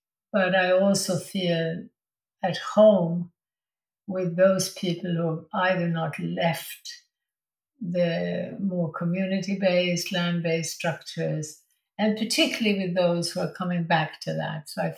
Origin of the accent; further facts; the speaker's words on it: Sweden; English is a second language; moved away; also born or lived in United States / Germany / England / France; I grew up in Sweden, but I lived in America, in Germany, in England, France, and then, of course, for many, many years in Ladakh or Little Tibet.